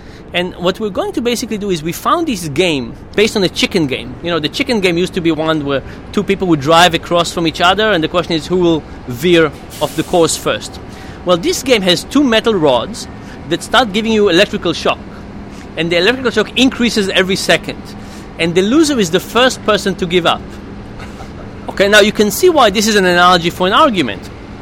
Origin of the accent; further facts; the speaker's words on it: Israel; accent: Israeli; English is a second language; Now, I'm Israeli, of course, by my accent, you can tell.